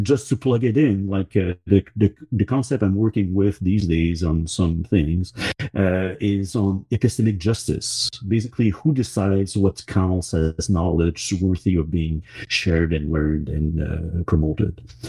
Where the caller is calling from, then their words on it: Montreal, Quebec, Canada; I'm in Georgiage, also known as Montreal, on the unceded land of the Ganongahaga people.